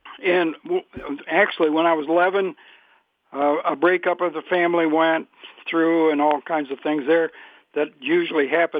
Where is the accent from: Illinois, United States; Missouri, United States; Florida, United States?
Missouri, United States; St. Joseph; born there; I was born in St. Joseph, Missouri. Well, in the area, I really don't know where it was, but it was Missouri.